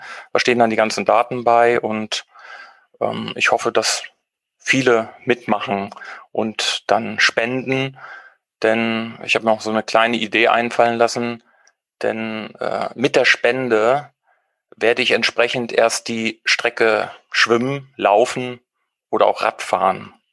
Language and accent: German; Arnum, Lower Saxony, Germany; hier in meinen Heimatort Arnum